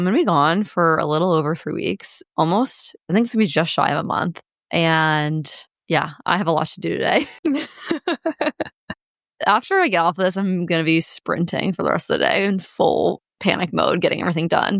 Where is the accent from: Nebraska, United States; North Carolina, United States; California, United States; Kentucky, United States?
Nebraska, United States; Omaha; Since I don't live in Omaha anymore, and I'm from Omaha, it was kind of like a little reunion, seeing lots of people from high school